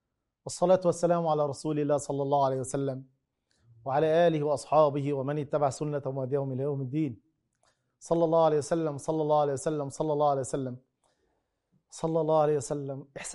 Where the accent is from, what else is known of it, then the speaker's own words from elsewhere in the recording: Egypt; زي ما احنا بنقول كمصريين